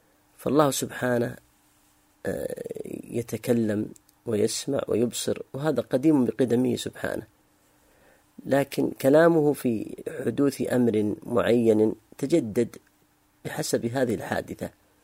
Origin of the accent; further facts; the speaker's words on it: Sudan; النظام عندنا في السودان يمنع أن يحول أحد الريالات من هنا فتسلم هناك ريالات